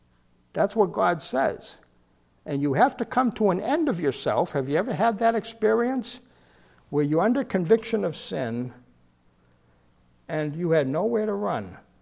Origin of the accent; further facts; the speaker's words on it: Missouri, United States; I'm from Missouri. Show me. The show me state.